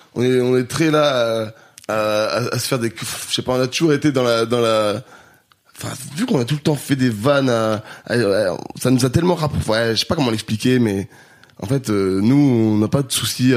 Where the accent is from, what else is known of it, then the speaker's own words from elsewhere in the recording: Grenoble, Auvergne-Rhône-Alpes, France; J'ai grandi à Grenoble